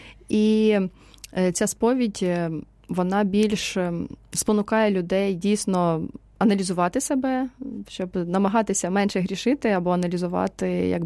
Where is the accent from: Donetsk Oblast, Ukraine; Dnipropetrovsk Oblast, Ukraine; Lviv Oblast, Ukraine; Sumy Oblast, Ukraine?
Dnipropetrovsk Oblast, Ukraine; Kryvyi Rih; also born or lived in Kyiv; Бо я з Кривого Рогу, а потім жила в Києві.